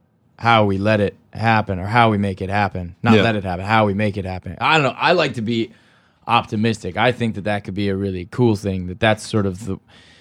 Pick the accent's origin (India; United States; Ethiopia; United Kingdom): United States; California; Just, I'm from California.